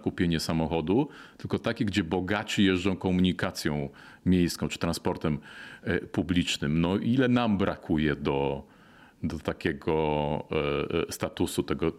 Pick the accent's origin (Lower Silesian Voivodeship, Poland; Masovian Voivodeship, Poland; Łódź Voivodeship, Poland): Łódź Voivodeship, Poland; Bełchatów; Ja jestem z Bełchatowa, to jest miasto, które wprowadziło jakiś czas temu komunikację miejską darmową.